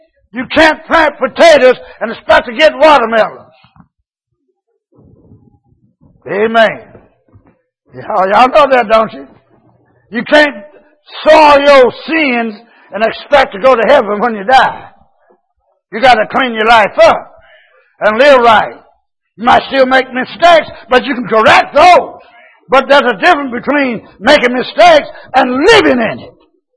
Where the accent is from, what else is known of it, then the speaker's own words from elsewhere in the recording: Tennessee, United States; I'm from McNeville, Tennessee.